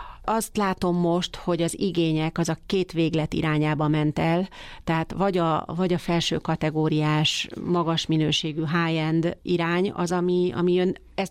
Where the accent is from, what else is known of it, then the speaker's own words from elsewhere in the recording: Hévíz, Zala, Hungary; Én ott nőttem fel, úgy szoktam fogalmazni, hogy kénszagon szocializálódtam, el sem tudom képzelni, hogy máshol éljek.